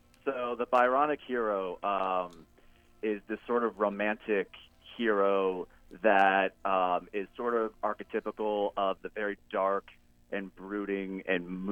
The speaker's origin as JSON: {"language": "English", "region": "New England", "country": "United States", "lives_now": "New York City, United States", "said": "But I'm a New Englander at heart."}